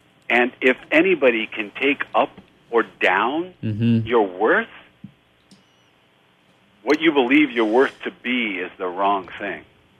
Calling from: Oakland, California, United States; I am calling from Oakland, California.

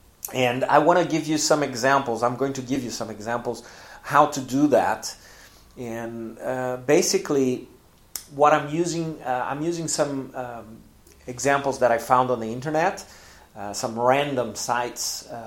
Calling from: Porto Alegre, Rio Grande do Sul, Brazil; English is a second language

